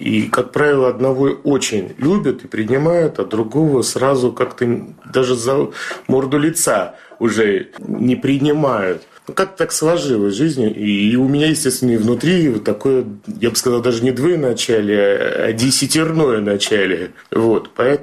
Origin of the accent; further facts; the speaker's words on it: Moscow, Russia; Я москвич.